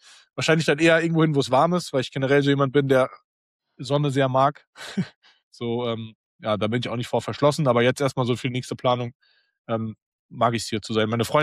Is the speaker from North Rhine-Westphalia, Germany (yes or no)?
no; Wiesbaden, Hesse, Germany; moved away as an adult; now in Berlin, Germany; Ich komme ja ursprünglich aus Hessen, also Wiesbaden, in der Nähe Wiesbaden-Frankfurt. Limburg, wenn das irgendjemand sagt. Und bin dann damals mit 18 hierher gezogen